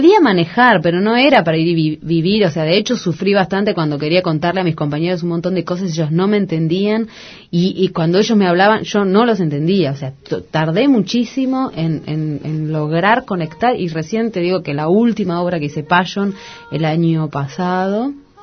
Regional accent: Barracas, Buenos Aires Province, Argentina; y yo, además de todo esto, soy de Barracas.

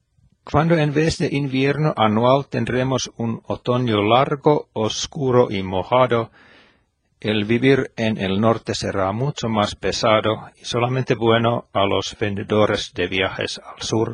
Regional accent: Finland; La escala de la luz en mi país norteño es muy ancha, pero el tiempo finlandés usualmente no tiene extremos que leemos del mundo.

